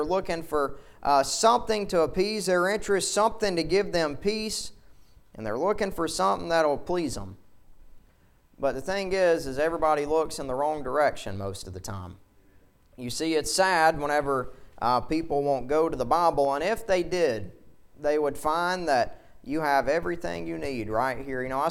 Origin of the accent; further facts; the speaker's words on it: Alabama, United States; And I grew up on Lay Lake and fished all the time.